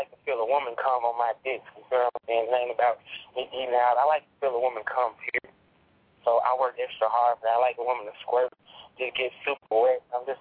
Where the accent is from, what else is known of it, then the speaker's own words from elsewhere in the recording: Chicago, Illinois, United States; now in Atlanta, United States; Hell no, I'm from Chicago, man.